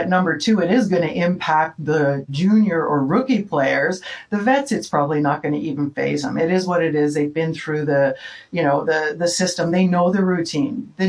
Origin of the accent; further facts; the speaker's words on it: Toronto, Ontario, Canada; I grew up in Toronto.